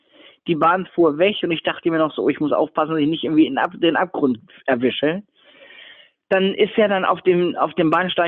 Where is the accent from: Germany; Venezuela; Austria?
Germany; Osnabrück, Lower Saxony; ich bin von zu Hause aus Osnabrück, wo ich herkomme